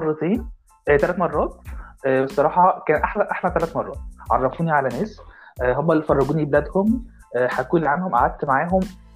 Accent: Egypt; والحجز بتاعها عادي، مش زي عندنا في مصر حجز صعب

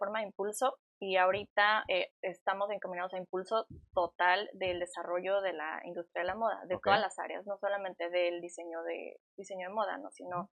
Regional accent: Tijuana, Baja California, Mexico; estoy orgullosamente tijuanense, de aquí ya por segunda generación.

